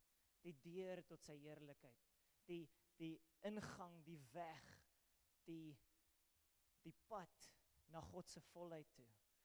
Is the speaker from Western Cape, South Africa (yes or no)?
yes; Paarl, Western Cape, South Africa; now in Eastern Cape, South Africa; Dit is my tuisdorp in die Parel. So it's coming home. En eindelijk heel bietjie emotioneel om by die huis te wees. Maar die huis is nou in die Oos-Kaap.